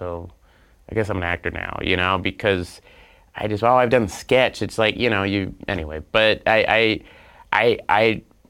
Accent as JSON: {"language": "English", "region": "Oklahoma", "country": "United States", "said": "I'm from Oklahoma."}